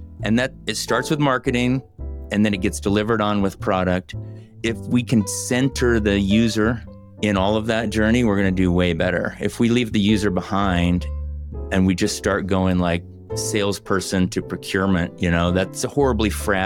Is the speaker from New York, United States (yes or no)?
no; Oklahoma, United States; I'm the oldest of eight kids, Tracy, and I grew up in Oklahoma, and I wore hand-me-down clothes.